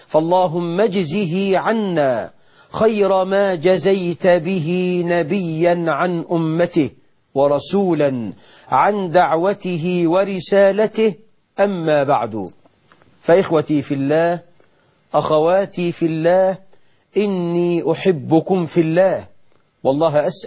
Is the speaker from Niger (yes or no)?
no; Egypt